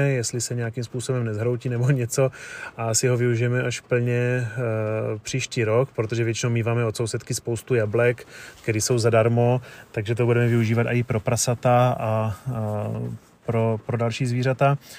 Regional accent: South Moravian Region, Czechia; now in United States; je to částečně odkaz na to místo, odkud pocházíme, z jižní Moravy.

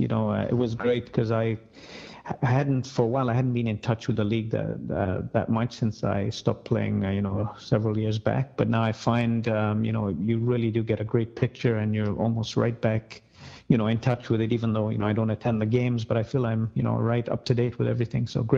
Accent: Kenya; Ron and I are actually family friends from a long time back when we grew up in Kenya.

